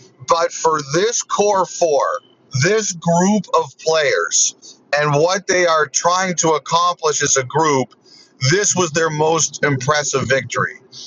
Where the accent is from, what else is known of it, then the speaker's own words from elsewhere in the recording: Toronto, Ontario, Canada; So I grew up in Toronto. I've lived most of my life here.